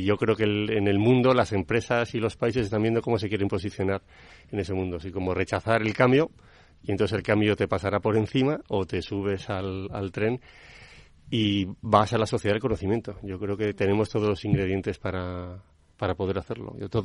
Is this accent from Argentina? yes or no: no; Spain; Y yo creo que como españoles, como ciudadanos del mundo occidental